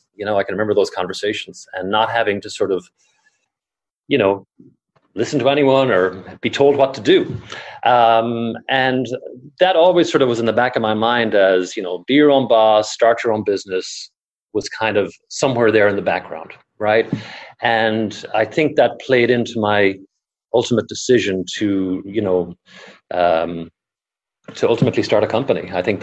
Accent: Ireland; moved away as an adult; also born or lived in United Kingdom; a little bit of an accent. I grew up in Ireland grew up on a farm, went to college in Dublin

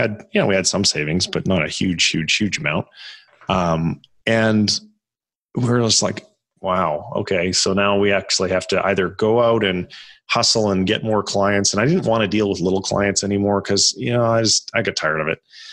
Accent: Canada; so I grew up in Canada

